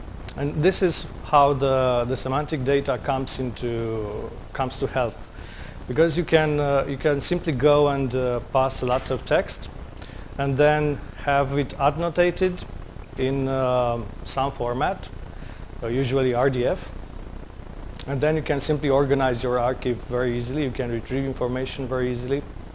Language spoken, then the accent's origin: English; Romania; English is a second language; I'm coming from Romania.